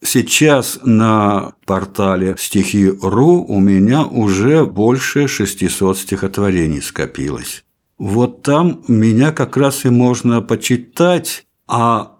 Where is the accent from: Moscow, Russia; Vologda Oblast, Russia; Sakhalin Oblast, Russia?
Vologda Oblast, Russia; Veliky Ustyug; Я родился в Вологодской области, рядом с городом Великий Устюг. Потом мать по какой-то причине меня где-то с 8 месяцев отдала в детский дом, который как раз и находился в городе Великий Устюг.